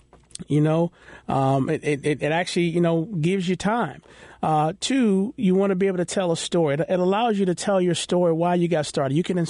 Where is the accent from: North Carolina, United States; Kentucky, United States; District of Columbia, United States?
District of Columbia, United States; Washington; now in Baltimore, United States; I grew up in Washington, D.C., and my parents bought their house years ago.